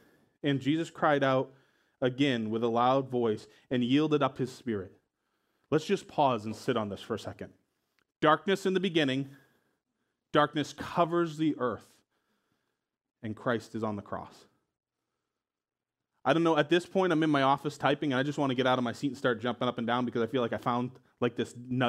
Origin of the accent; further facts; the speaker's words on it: New England, United States; but let's be honest, I'm from New England. This is as excited as I get, okay?